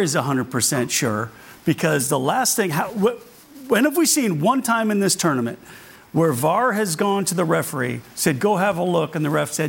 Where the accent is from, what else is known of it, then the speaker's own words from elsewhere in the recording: England, United Kingdom; But I'm an Englishman.